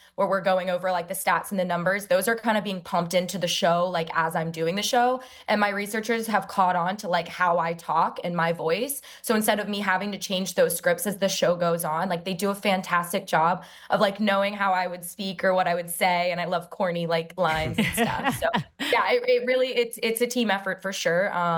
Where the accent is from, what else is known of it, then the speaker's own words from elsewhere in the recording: North Carolina, United States; I'm from North Carolina. So, like, everyone's like, who's your team? And so, like, a lot of North Carolinians were like drawn to the Braves.